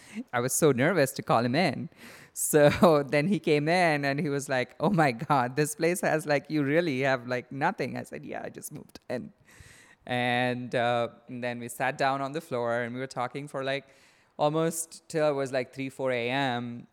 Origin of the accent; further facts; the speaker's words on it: India; moved away as an adult; now in Los Angeles County, United States; I'm 36 years old. I'm from India. I work as a surgeon here in Los Angeles County, California. I moved to the US when I was 27 years old to pursue my professional career as a surgeon.